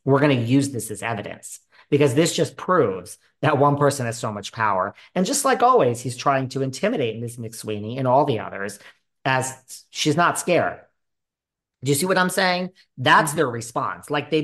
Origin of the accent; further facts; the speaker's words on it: New York, United States; I might be in LA today, baby, but I split my time and I'm a New Yorker. Don't ever think that I'm from here, people.